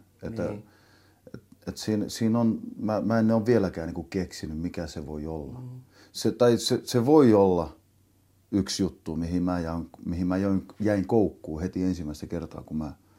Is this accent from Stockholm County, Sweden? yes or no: yes; Märsta, Stockholm County, Sweden; Sitten siellä Märstässä, missä mä olen syntynyt ja kasvanut